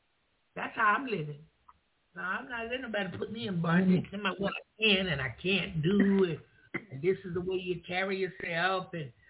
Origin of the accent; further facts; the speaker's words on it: the South, United States; Yeah, I like all the chicken and dumplings. I like all of that. Because I'm from the South.